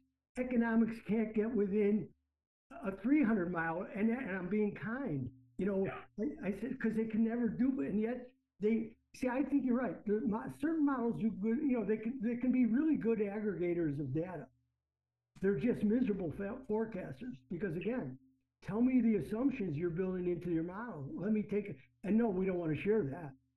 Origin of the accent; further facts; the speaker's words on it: Chicago, Illinois, United States; when Continental Bank, because I'm from Chicago, when Continental Bank